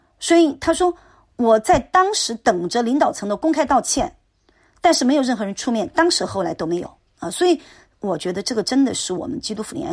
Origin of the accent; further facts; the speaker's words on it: China; 所以，我本来啊，其实因为我来自于中国啊